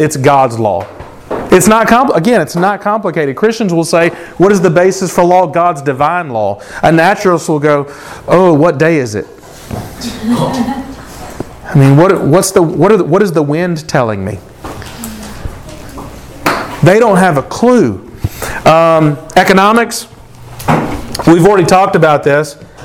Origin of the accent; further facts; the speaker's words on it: Mississippi, United States; I love my home state. I've lived 50 years in Mississippi. I've been all over the world, but I've lived in Mississippi my whole life.